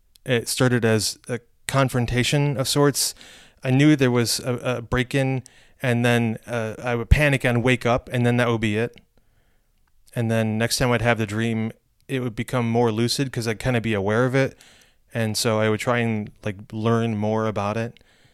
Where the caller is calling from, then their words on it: New York City, New York, United States; I'm calling in from New York City.